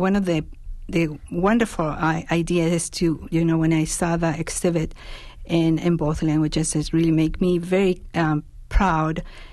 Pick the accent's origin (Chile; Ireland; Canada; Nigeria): Chile; now in Green Bay, United States; Well, I am from Chile